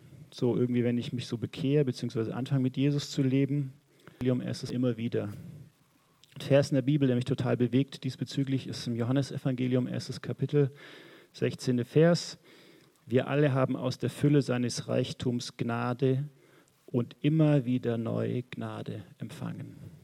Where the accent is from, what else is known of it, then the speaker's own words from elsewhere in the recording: Southern Germany, Germany; als ich Jugendlicher war, bin ich in eine Gemeinde gegangen, in Süddeutschland, wo ich herkomme.